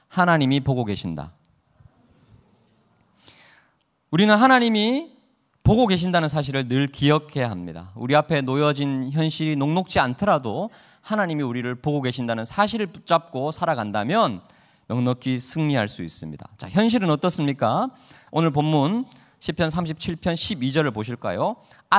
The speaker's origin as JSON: {"language": "Korean", "region": "Daegu", "country": "South Korea", "tie": "born or raised there", "said": "제 고향이 의성이랑 가까운 대구였기 때문에"}